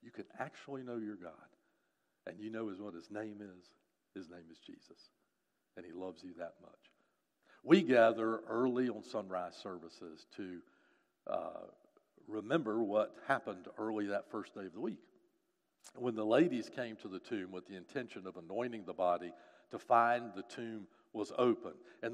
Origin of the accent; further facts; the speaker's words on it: Winston-Salem, North Carolina, United States; When I was a child growing up in Winston-Salem, one of my most vivid memories is my mother scooping up me and my two older brothers